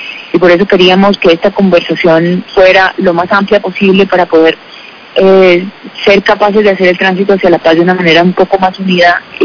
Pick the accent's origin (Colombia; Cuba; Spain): Colombia; esta forma de vivir en medio del conflicto siendo colombianos no nos ha afectado